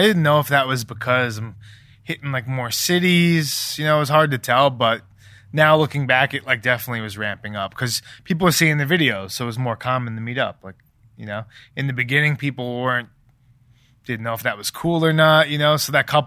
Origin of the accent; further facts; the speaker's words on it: New York, United States; I'm from New York. It's super humid.